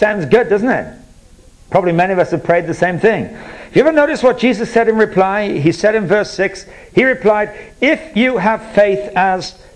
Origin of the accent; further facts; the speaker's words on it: England, United Kingdom; who I grew up with in England